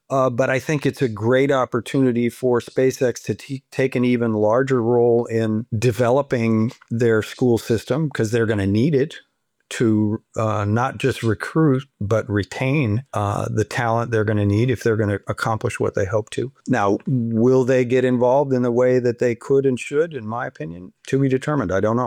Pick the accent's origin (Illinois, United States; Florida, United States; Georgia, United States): Florida, United States; I also want it for my home state of Florida and for every state.